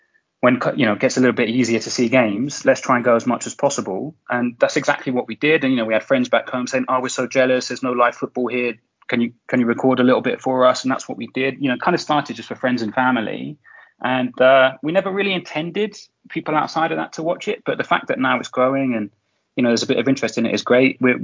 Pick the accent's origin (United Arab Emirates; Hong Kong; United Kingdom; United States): United Kingdom; London; in the UK, I grew up kind of around London